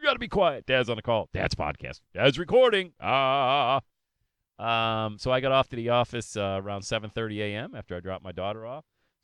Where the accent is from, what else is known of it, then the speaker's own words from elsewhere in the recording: Bradford, Pennsylvania, United States; recall my mom going to a job every morning to raise 8 kids by herself as a nurse in a factory in my hometown of Bradford, PA.